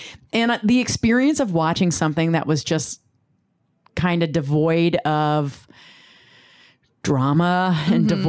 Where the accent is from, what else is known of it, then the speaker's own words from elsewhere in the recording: Texas, United States; now in Cincinnati, United States; I'm from Texas.